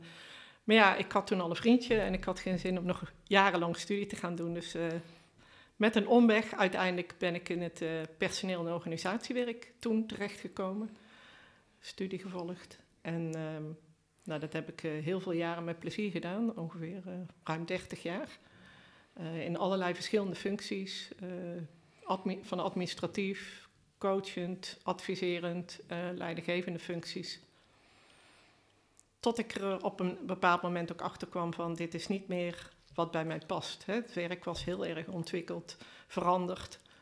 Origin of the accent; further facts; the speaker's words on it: Oosterhout, North Brabant, Netherlands; Ik ben geboren en getogen in Oosterhout.